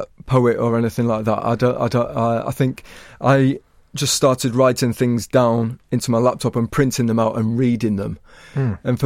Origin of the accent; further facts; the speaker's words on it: Yorkshire and the Humber, United Kingdom; I'm from Yorkshire